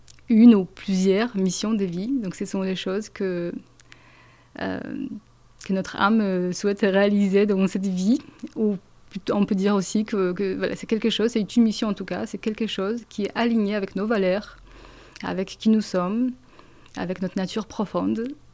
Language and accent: French; Poland; French is a second language; je fais un master en psychologie dans mon pays d'origine, Pologne